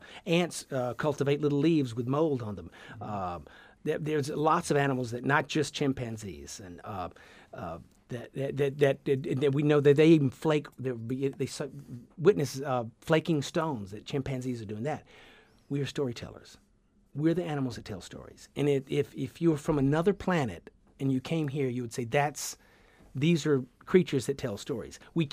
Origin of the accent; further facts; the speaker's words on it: the South, United States; accent: Southern; So I try to hold on to my Southern accent, but it's in there. But sometimes I sound almost Northern. When I go down South, they think I'm sound Northern.